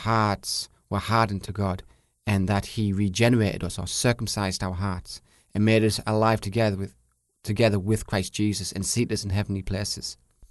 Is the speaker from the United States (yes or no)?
no; England, United Kingdom; Particular redemption. Especially as an English person.